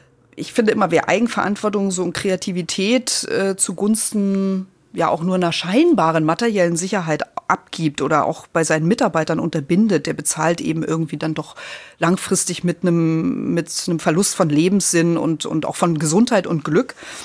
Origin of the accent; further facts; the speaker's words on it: East Germany, Germany; ich bin ja in der DDR groß geworden.